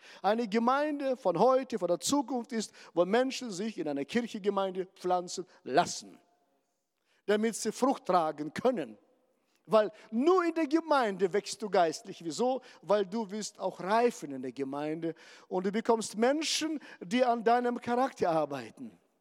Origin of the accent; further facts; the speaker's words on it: Hannover, Lower Saxony, Germany; ich bin aus Norddeutschland, aus Hannover, sind alle so klein, so ungefähr.